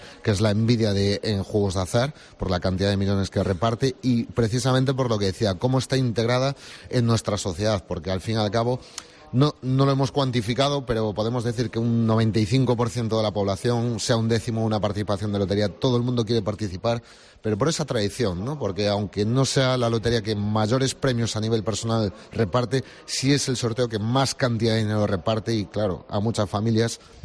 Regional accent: Galicia, Spain; somos gallegos y siempre le ponemos más mimo a las cosas

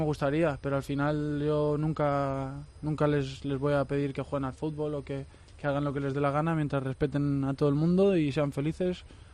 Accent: Spain; a mí personalmente, como español, pues me enorgullece

